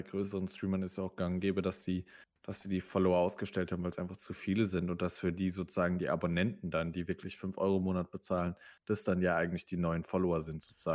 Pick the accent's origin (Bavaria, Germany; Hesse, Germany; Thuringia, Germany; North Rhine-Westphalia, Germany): Hesse, Germany; Nee, Schwabe nicht. Nee, ich bin Hesse tatsächlich.